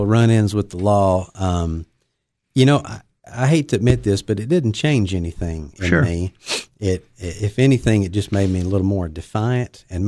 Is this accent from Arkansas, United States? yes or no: yes; De Queen, Arkansas, United States; He shook my hand. We took a picture. We had a good little laugh and talked about some places from back there. But yeah, DeQueen. I went to college in Conway, Arkansas.